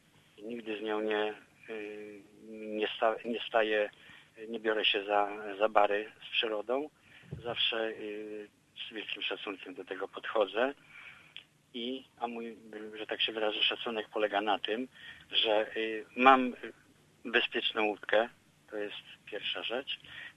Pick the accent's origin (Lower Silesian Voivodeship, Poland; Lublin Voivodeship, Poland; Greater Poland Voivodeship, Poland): Lublin Voivodeship, Poland; Zwierzyniec; Ja urodziłem się, proszę panią, w Zwierzyńcu, to jest miejscowość pod Zamościem, nad rzeką Wieprz.